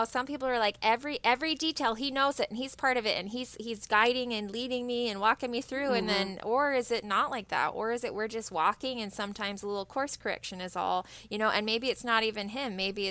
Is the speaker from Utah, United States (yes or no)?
yes; Utah, United States; I grew up in Utah, so there's a church on every corner.